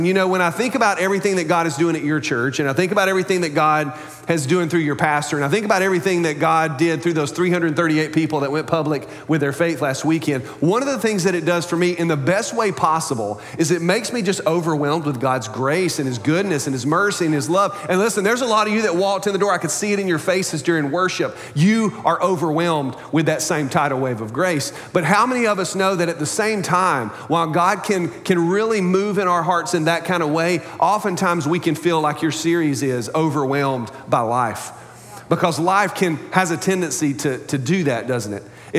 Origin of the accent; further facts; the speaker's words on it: Wilmington, North Carolina, United States; As you heard, I am from Wilmington, North Carolina